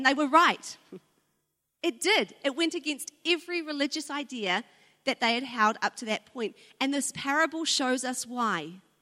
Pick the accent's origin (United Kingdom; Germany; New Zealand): New Zealand; with our lens of being a New Zealander, living in New Zealand, living in a farming nation